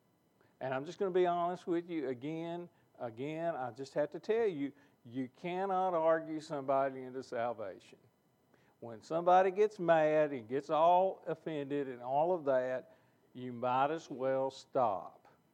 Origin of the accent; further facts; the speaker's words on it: Little Rock, Arkansas, United States; I grew up in Little Rock. Don't be talking bad about Little Rock, you know.